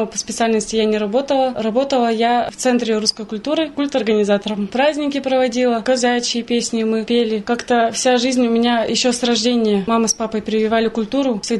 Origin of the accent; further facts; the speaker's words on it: Don, Russia; я донская казачка.